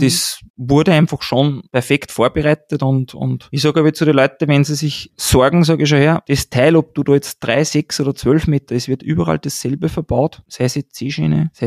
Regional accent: Austria; Es ist natürlich für uns als Österreicher

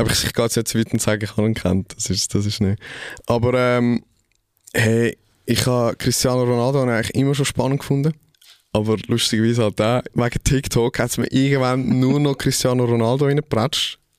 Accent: Zurich, Switzerland; ich bin Zürcher

